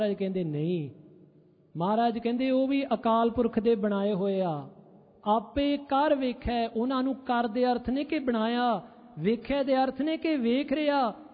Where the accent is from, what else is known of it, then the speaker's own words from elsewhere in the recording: England, United Kingdom; born there; Punjabi is a second language; ਮੈਂ ਪਿਛਲੀ ਵਾਰ ਵੀ ਬੇਨਤੀ ਕੀਤੀ ਸੀ, ਮੇਰਾ ਜਨਮ ਇੰਗਲੈਂਡ ਦਾ ਆ, ਇਸ ਕਰਕੇ ਕਥਾ ਕਰਦੇ ਹਾਂ ਪੰਜਾਬੀ ਦੇ ਵਿੱਚ। ਮੇਰੇ ਕੋਲੋਂ ਕਈ ਵਾਰੀ ਉਕਾਈਆਂ ਰਹਿ ਜਾਂਦੀਆਂ ਨੇ।